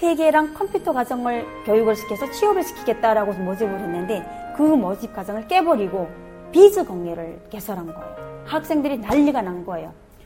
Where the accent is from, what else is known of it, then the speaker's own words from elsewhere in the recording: North Korea; 저는 탈북자입니다.